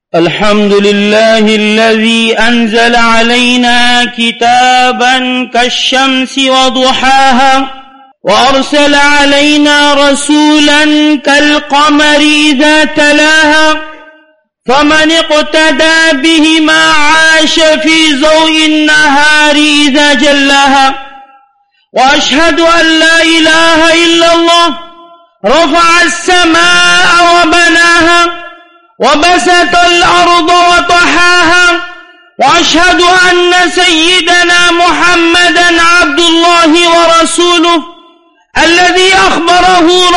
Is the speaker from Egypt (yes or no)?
no; India; Arabic is a second language; إن مساحات شاسعة من الأراضي المعروفة باسم الوقف منتشرة في بلادنا الهند